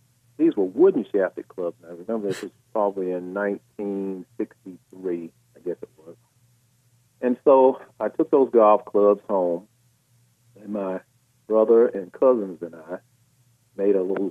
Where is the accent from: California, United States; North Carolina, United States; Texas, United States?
North Carolina, United States; Arden; And I grew up in Arden in the country.